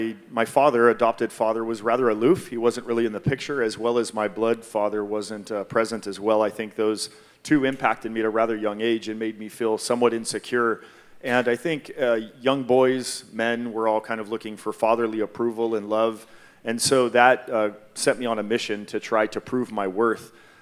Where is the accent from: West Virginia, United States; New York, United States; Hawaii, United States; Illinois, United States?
Hawaii, United States; I'm from Hawaii, and my parents are Japanese, so I was adopted as well.